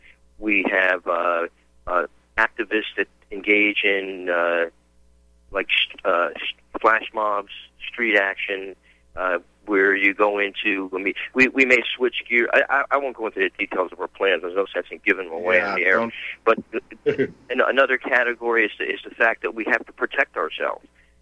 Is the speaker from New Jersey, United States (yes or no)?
yes; New Jersey, United States; I'm originally from New Jersey. I'm not going back there.